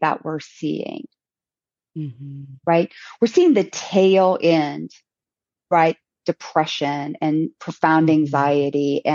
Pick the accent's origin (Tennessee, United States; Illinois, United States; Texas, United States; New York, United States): Illinois, United States; oh, I know where it is. I'm from Illinois, so I know what you're talking about.